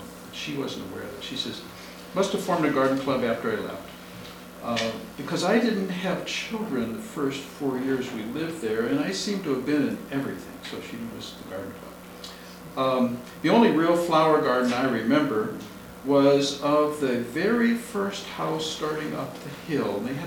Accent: St. Louis, Missouri, United States; And I remember that from when I was growing up in St. Louis.

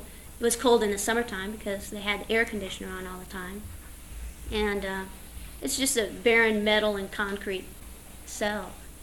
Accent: Centralia, Washington, United States; The train passes through Centralia, Washington, which is my hometown.

